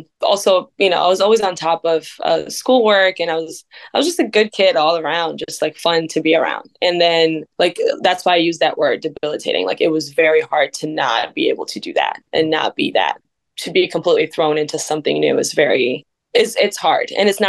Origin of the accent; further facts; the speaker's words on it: New York, United States; And I'm such a New Yorker in every other way in my life and how I am.